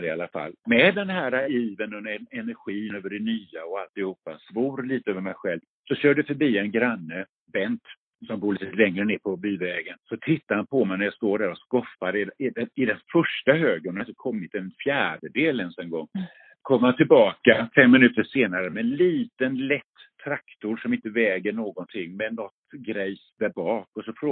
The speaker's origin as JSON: {"language": "Swedish", "country": "Sweden", "said": "det ska ju höras att jag kommer från Sverige."}